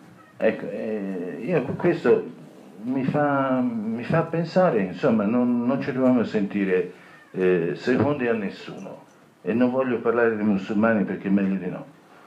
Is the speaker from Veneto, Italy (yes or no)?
no; Florence, Tuscany, Italy; vengo da Firenze.